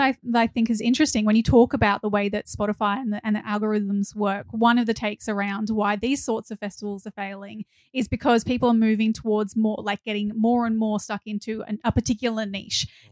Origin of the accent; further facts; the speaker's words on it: Byron Bay, New South Wales, Australia; Like, I grew up in Byron